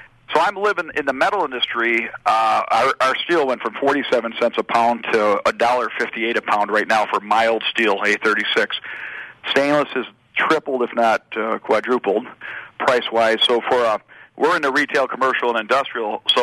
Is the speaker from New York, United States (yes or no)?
yes; Buffalo, New York, United States; we're from Buffalo, so I flew down to Tampa to see the Buffalo Bills game